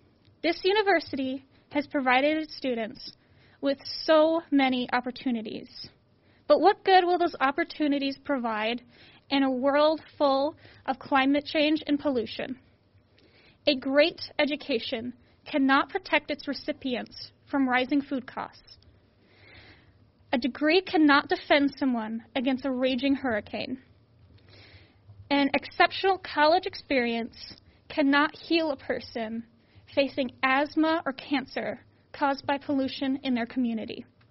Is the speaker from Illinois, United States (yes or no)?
no; North Carolina, United States; I came all the way from North Carolina to take advantage of the school's opportunities, leaving my warm weather and family behind.